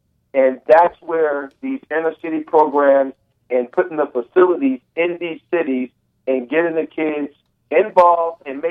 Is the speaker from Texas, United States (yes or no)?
no; Newark, New Jersey, United States; born there; I was born in Newark, New Jersey, single parent.